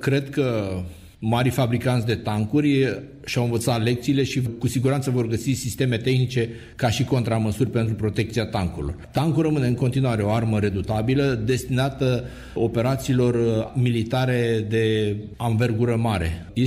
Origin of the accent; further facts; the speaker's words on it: Romania; Și mă simt mândru ca român că am achiziționat.